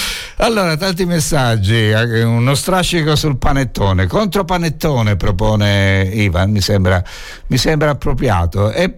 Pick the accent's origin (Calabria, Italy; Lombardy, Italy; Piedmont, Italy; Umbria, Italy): Calabria, Italy; io da calabrese direi che il panettone non è italiano ma è milanese